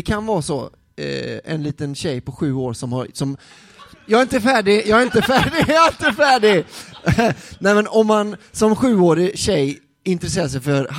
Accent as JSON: {"language": "Swedish", "country": "Sweden", "said": "och jag är svensk"}